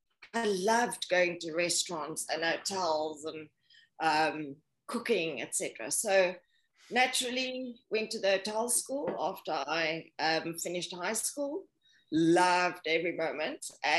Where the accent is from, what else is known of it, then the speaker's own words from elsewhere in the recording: Cape Town, Western Cape, South Africa; Yeah, I'm from Cape Town, one of the most beautiful cities in the world, I have to say.